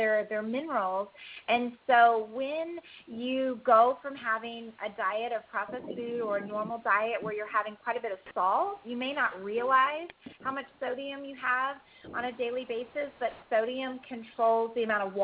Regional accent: Texas, United States; I'm from Texas and my parents put salt on watermelon

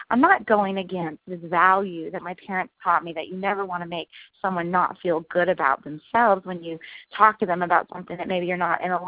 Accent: Texas, United States; And you know, I'm from the South, I'm from Texas.

